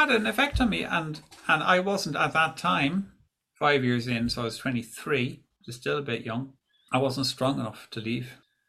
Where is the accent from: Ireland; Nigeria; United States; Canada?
Ireland; my childhood and the influences of Catholicism and growing up in Ireland at that time